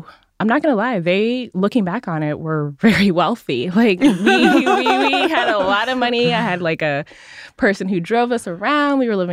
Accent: Kenya; born there; So my mom, so I was born in Kenya.

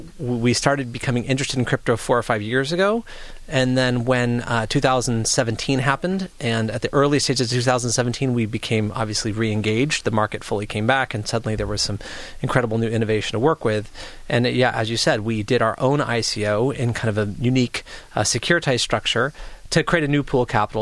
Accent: Pacific Northwest, United States; Sure. So, I grew up in the Pacific Northwest. I was born to kind of two entrepreneurs.

